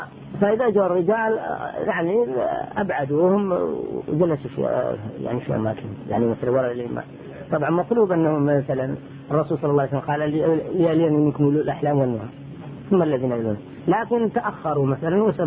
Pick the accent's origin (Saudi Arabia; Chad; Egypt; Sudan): Saudi Arabia; Riyadh, Riyadh Province; لكننا نسأل عن واقع عندنا في الرياض